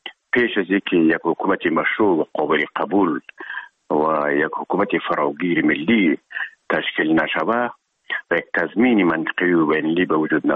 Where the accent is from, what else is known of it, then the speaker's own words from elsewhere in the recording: Herat, Afghanistan; now in Kabul, Afghanistan; ما در کابل آمدیم، خوزمان از هرات که آمدیم به اکادمی نظامی